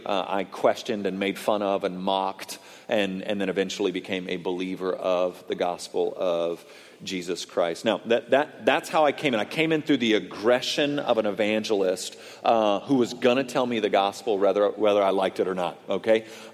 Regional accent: Washington, United States; born there; also born or lived in Sault Ste. Marie, Michigan / Bay Area, California; now in Dallas, United States; I was born outside of Seattle, Washington. I lived in Sault Ste. Marie, Michigan for just a couple of years, and then was in the Bay Area.

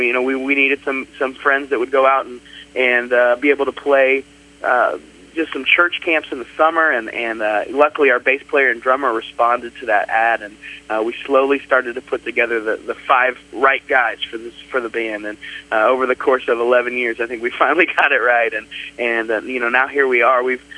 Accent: Indiana, United States; Basically, you know, I grew up in Indiana, went to school there and met my buddy Ben, and we started this band in Anderson, Indiana and at college.

